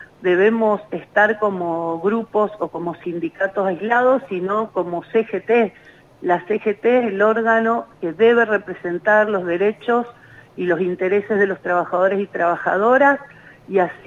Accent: Argentina

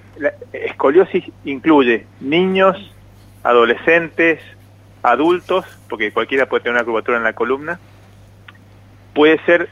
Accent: Mendoza, Argentina; moved away as an adult; soy mendocino, crecí ahí, me formé ahí. Me vine en julio del 2021, en plena cepa delta del COVID, a formarme en cirugía robótica.

